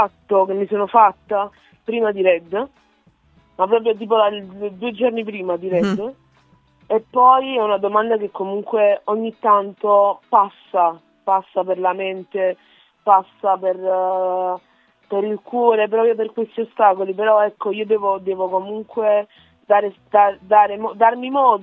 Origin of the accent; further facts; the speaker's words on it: Naples, Campania, Italy; also born or lived in Nigeria; io sono cresciuta a Napoli, venendo qua a 16 mesi, e ora avendo 29 anni è passato un bel po' di tempo